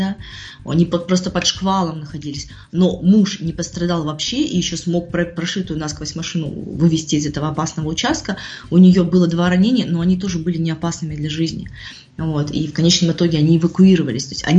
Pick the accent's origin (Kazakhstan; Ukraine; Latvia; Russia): Ukraine; то есть я сама с Украины, у меня там братья сейчас на Украине